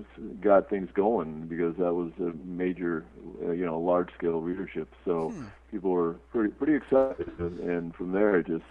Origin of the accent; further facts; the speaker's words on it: New England, United States; Well, Northeast, primarily New England.